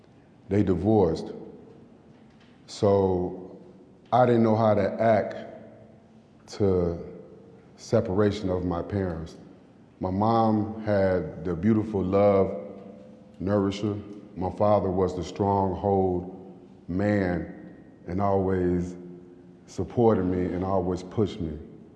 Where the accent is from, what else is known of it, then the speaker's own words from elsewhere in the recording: Chicago, Illinois, United States; Prior from that 10 years, I was originated from Chicago, Illinois. My parents was from Haiti. They moved to America to start a beautiful life, leaving the oppression of the president in Haiti in the 70s. When we moved to Chicago